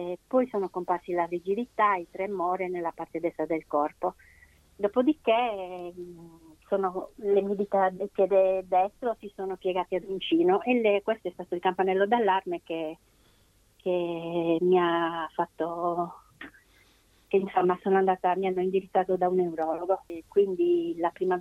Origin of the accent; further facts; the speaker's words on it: Nurri, Sardinia, Italy; now in Isili, Italy; Allora, io sono di Nurri, ma abito a Isili da 18 anni.